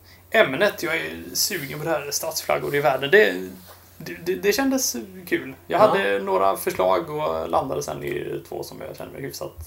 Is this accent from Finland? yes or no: no; Libya; när vi växte upp, skolbarnen i Libyen